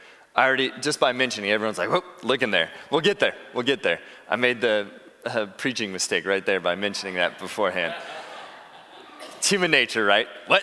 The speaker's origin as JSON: {"language": "English", "region": "California", "country": "United States", "tie": "born or raised there", "said": "I have a good friend who I grew up with here in California"}